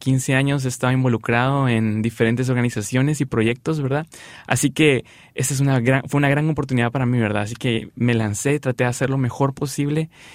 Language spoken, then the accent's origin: Spanish; Guatemala; En mi país, Guatemala, más del 50% de la población está conformada por jóvenes.